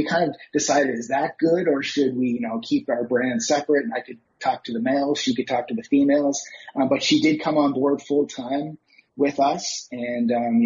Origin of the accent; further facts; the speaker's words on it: Canada; And I grew up in Canada. So I'm living in the East Coast of Canada.